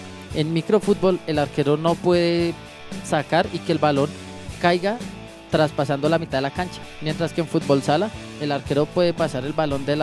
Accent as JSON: {"language": "Spanish", "country": "Colombia", "said": "Yo como soy bien colombiano me quedo con taekwondo."}